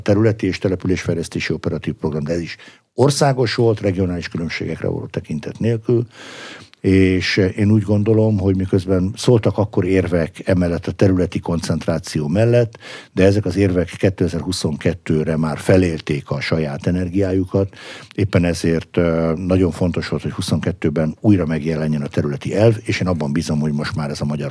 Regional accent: Veszprém, Veszprém County, Hungary; a szülővárosom Veszprém készült arra, hogy Európa kulturális fővárosa legyen

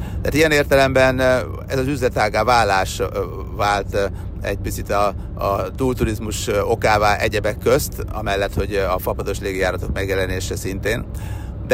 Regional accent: Győr-Moson-Sopron, Hungary; born there; nálunk is ott, ahol én születtem és sokszor jártam, azon a részen ott a Fertőtó magyar oldalán

